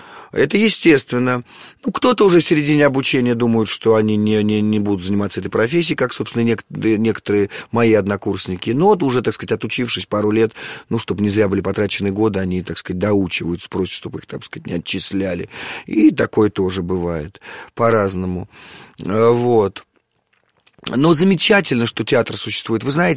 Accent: Moscow, Russia; Но я родился в Москве, я коренной москвич.

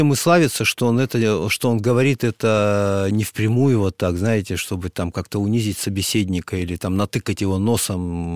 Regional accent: Zabaykalsky Krai, Russia; Я рос в Забайкалье. Вот, учился в Забайкалье.

